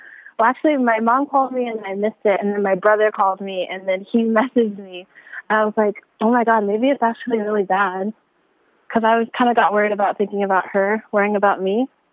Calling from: Tokyo, Japan; In Tokyo, actually, right now.

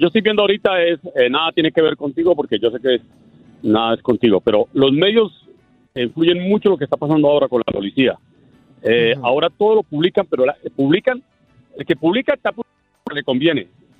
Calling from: New Jersey, United States; De New Jersey.

